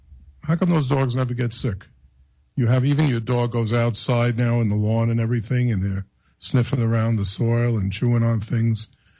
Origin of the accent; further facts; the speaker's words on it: Brooklyn, New York, United States; Growing up in Brooklyn, this has nothing to do with Brooklyn, just has to do with observations.